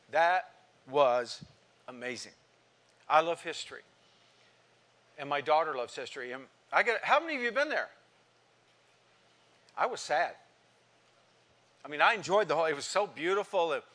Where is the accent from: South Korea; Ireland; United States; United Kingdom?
United States; San Jose, California; Where I grew up in San Jose, just blocks from where I grew up, they took, I don't know how many houses out, maybe 12, and built a huge Buddhist temple years ago.